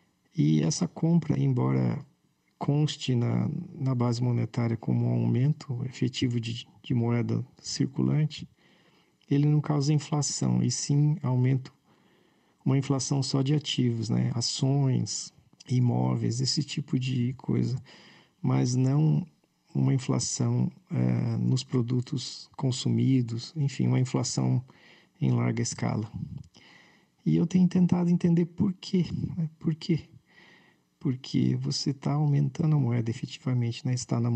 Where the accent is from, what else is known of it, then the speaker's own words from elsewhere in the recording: Dracena, São Paulo, Brazil; eu sou de Dracena, do interior de São Paulo.